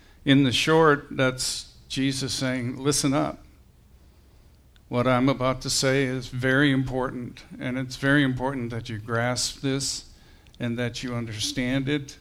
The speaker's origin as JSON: {"language": "English", "region": "Wisconsin", "country": "United States", "tie": "born or raised there", "said": "And, you know, I grew up in Wisconsin. A lot of my uncles and stuff were farmers"}